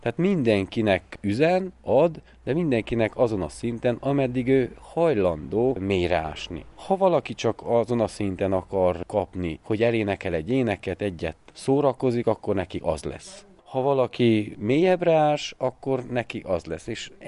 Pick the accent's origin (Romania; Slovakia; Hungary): Romania; Magyaró, Mureș County; also born or lived in Jobbágyfalva; honnan származunk, én magyarói származású lévén, jobbágyfalvi származású lévén, hanem az erdélyi táncait is meg lehetett ismerni.